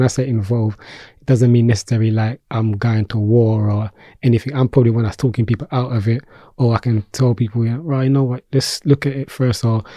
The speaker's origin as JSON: {"language": "English", "town": "Peckham", "region": "London", "country": "United Kingdom", "said": "Some people say, yeah … because I'm from Peckham."}